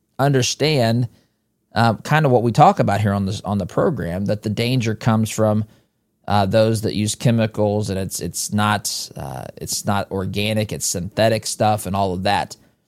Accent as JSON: {"language": "English", "region": "Indiana", "country": "United States", "said": "I'm Indiana-based in the sense that I'm from Indiana"}